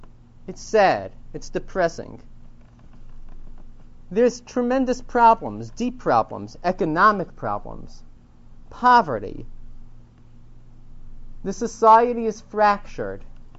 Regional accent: New York City, New York, United States; I come from New York City, and I don't know if you know this, but sometimes it's hard to find a parking spot where I live.

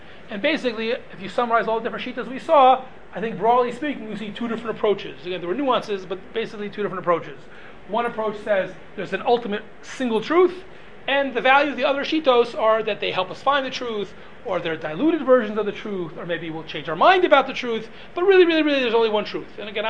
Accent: Baltimore, Maryland, United States; So I come from Baltimore, and Rabbi Heinemann, who's a big, big posek and a big person from Baltimore, so he has certain shitas.

